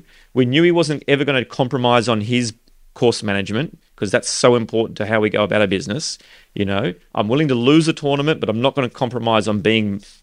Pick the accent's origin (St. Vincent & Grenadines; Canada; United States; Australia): Australia; growing up in Australia